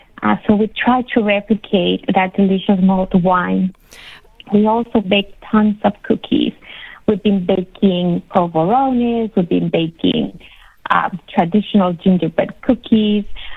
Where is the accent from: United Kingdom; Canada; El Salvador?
El Salvador; I'm originally from El Salvador. I come from a family of bakers.